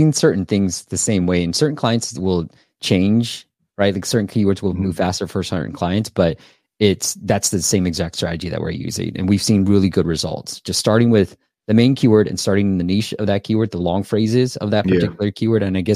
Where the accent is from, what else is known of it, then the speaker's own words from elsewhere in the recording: New York, United States; accent: New York; You don't like my New York accent?